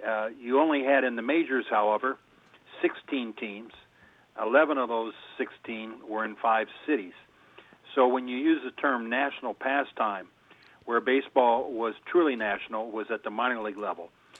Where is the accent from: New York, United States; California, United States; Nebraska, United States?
California, United States; Los Angeles; some of the minor league players that I had seen growing up in Los Angeles.